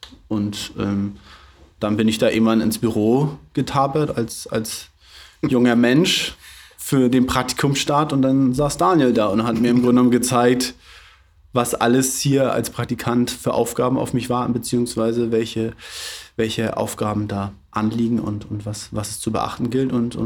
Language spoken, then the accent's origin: German; Flensburg, Schleswig-Holstein, Germany; ich bin gebürtiger Flensburger, bin hier aufgewachsen, bin hier auch zur Schule gegangen, habe hier mein Abitur gemacht, habe dann in Dänemark studiert